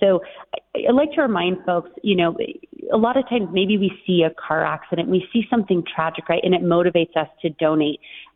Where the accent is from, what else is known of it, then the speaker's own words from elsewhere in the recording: Tucson, Arizona, United States; I'm from Tucson